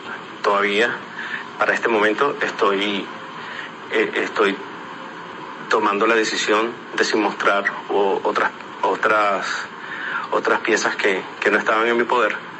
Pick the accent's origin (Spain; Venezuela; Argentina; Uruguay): Venezuela; moved away; todo lo que estaba experimentando desde que salí de Venezuela, todo el proceso que uno vive como migrante